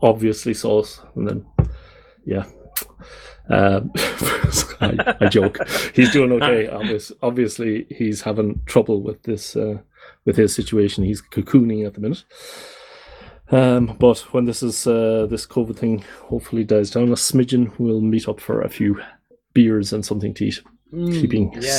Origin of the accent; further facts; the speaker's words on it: Ireland; I obviously I come from the Republic